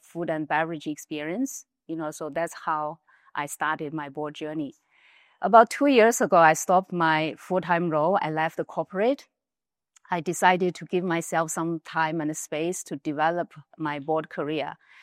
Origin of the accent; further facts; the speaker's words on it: Wuhan, Hubei, China; moved away; I come from China, mainland China. I often joke with people, you know, I come from the most famous city in China. That's Wuhan. I left China more than 30 years ago when China was still very poor, underdeveloped.